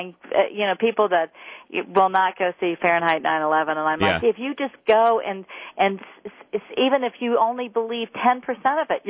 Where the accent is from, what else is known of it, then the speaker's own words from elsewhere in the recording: Midwest, United States; And I'm from the Midwest originally